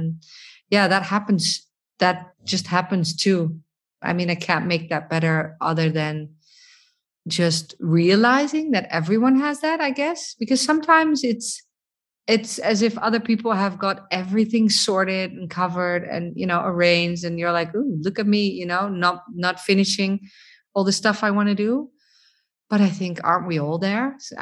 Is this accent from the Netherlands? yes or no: yes; Netherlands; this is also one of the benefits maybe of growing up in the Netherlands and just being part of that bluntness